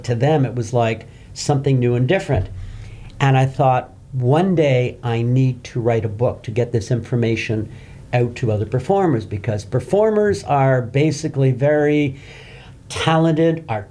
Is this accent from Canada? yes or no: yes; Canada; I'm originally from Canada, so I worked for the Canadian government for a number of years.